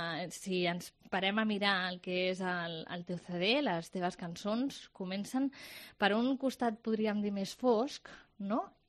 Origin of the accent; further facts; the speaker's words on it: Reus, Catalonia, Spain; com a reusenca també.